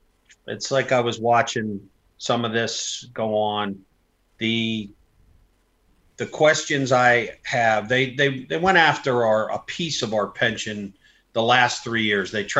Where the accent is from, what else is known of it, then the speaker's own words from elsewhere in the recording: Pennsylvania, United States; I'm from Western PA, and I, you know, I know some of those folks out there.